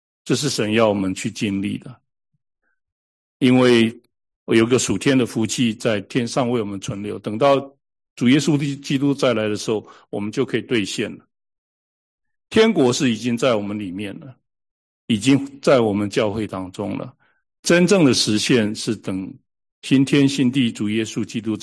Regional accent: China; 他们都知道我是基督徒，他们知道我两个，一个知道我是基督徒，一个是我知道我是中国人

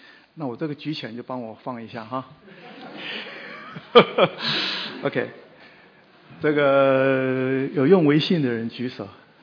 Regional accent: China; 那我们中国人啊，对食物的看法

